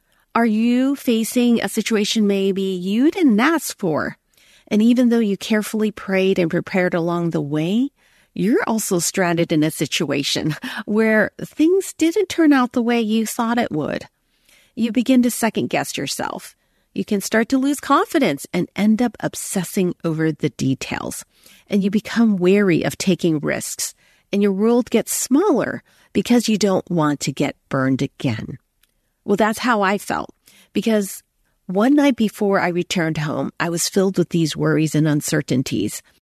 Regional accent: United States; born there; I was born in America, and I just felt so fortunate.

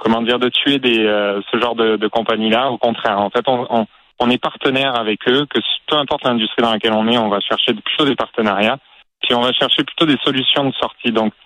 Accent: Quebec, Canada; surtout chez nous au Québec.

